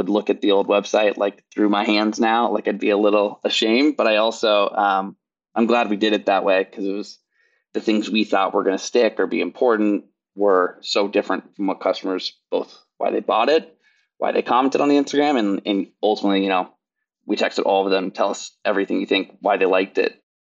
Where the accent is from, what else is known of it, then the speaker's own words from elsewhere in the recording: Kansas City, United States; And I grew up in Kansas City.